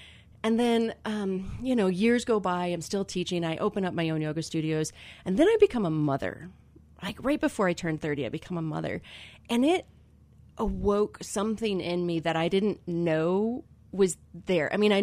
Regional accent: Grand Island, Nebraska, United States; So I was born and raised in Grand Island, Nebraska, like the center of the country.

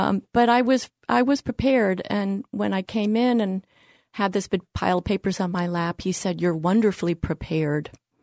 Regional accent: Pittsburgh, Pennsylvania, United States; Well, I grew up in Pittsburgh, and we kind of felt that he was ours because that's where WQED is

